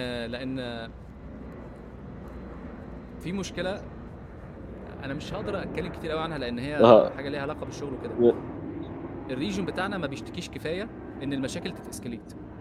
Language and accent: Arabic; Egypt; فانا مصري ولو قابلت حد مصري برضه انا ابقى انترستد ان انا اساعده.